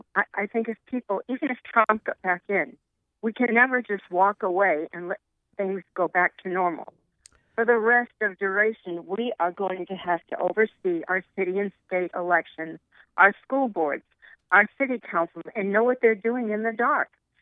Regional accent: United States; I'm an American. I don't live in a third world country.

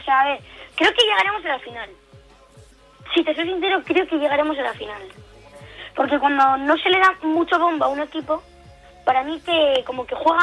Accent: San Sebastián, Basque Country, Spain; yo como soy de San Sebastián

